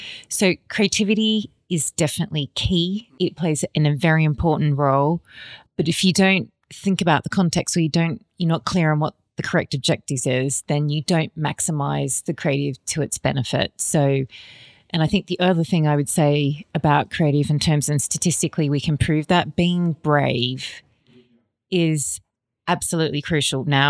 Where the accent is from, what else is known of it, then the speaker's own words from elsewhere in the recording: Australia; I'm Australian and I definitely want to see the Costa Rican beaches.